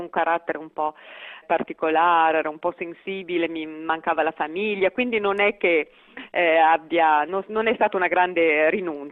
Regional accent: Angera, Lombardy, Italy; born there; Io sono nata ad Angera, in provincia di Varese, e ho studiato poi al Conservatorio Puccini di Gallarate, dove poi mi sono diplomata.

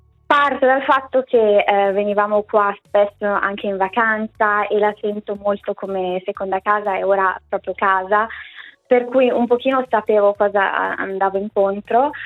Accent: Morbio Inferiore, Ticino, Switzerland; now in London, United Kingdom; vivo a Londra, sono nata e cresciuta nel Membrisotto a Morbio Inferiore

